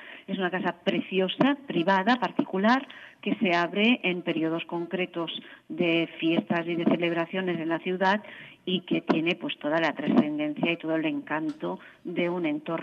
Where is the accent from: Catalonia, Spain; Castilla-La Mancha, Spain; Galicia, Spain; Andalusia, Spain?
Catalonia, Spain; Camprodon; Yo soy nativa de un pueblecito a unos 80 kilómetros de Girona, Camprodón, en los Pirineos.